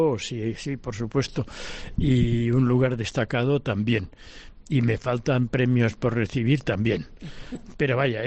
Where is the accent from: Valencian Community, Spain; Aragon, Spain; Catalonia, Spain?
Catalonia, Spain; Barcelona; yo nací en Barcelona, me crié en Barcelona y he pasado gran parte de mi vida ahí, pero también he pasado gran parte de mi vida afuera